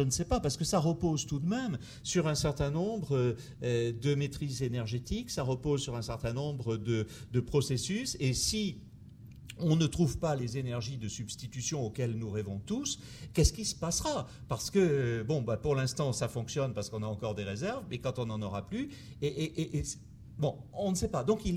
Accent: Saintes, Nouvelle-Aquitaine, France; moi je suis de Saintes, hein, donc je suis patoisant d'ici

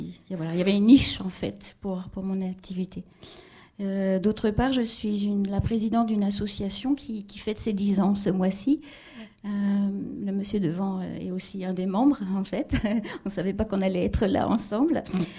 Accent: France; also born or lived in England; Je suis française, mais j'ai vécu la plupart de ma vie en Angleterre.

